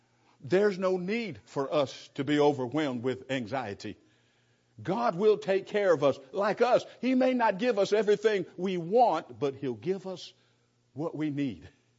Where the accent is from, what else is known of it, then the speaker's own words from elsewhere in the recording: Santa Monica, California, United States; When I was a boy, I grew up in Santa Monica, California, and there was a bully in my neighborhood.